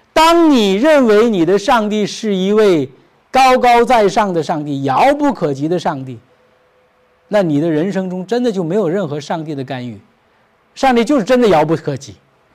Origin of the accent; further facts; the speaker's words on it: China; 这是我们中国人的传统